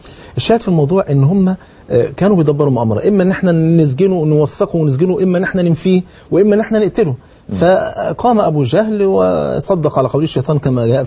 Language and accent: Arabic; Egypt; بلغتنا احنا كمصريين